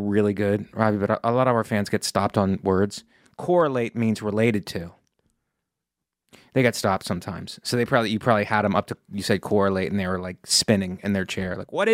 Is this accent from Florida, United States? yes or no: yes; Florida, United States; I was at church with my mother Christmas Eve, the church where I grew up in Florida.